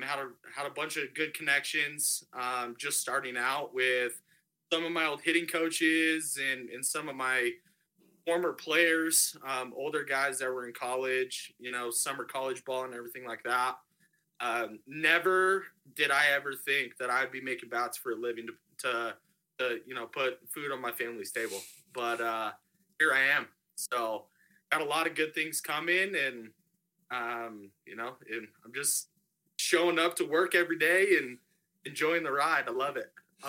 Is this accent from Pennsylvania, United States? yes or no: no; Colorado Springs, Colorado, United States; Like I said, I was born and raised here in the Springs.